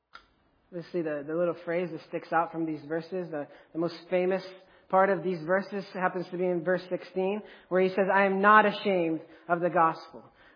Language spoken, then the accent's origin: English; Rome, Lazio, Italy; I grew up in Rome, Italy, as a missionary kid